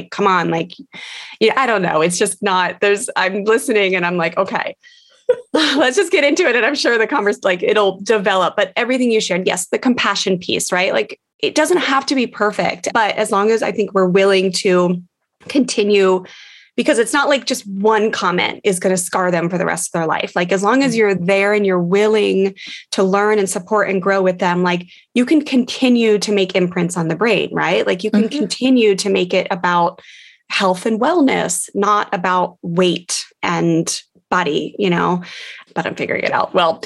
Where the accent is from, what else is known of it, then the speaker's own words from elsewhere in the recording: Washington, D.C. area, United States; which for us growing up near Washington, D.C., with my husband and I were together since I was 17